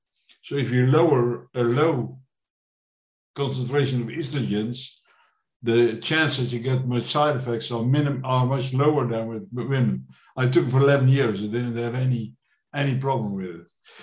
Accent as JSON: {"language": "English", "country": "Netherlands", "said": "I'm from the Netherlands, from Europe."}